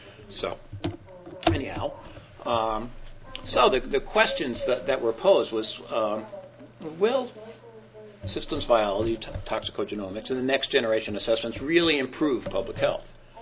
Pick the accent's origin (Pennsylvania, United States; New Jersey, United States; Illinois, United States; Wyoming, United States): New Jersey, United States; I'm from Jersey.